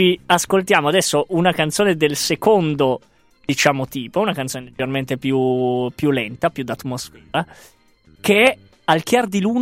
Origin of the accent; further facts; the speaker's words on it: Biella, Piedmont, Italy; born there; No, io sono nato a Biella, non sono io.